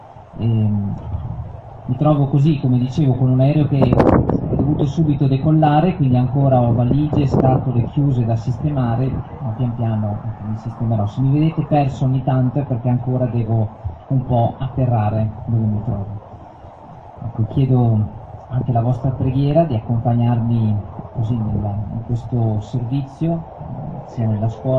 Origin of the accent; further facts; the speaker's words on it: Mantua, Lombardy, Italy; sono originario di Mantova, nato e cresciuto a Mantova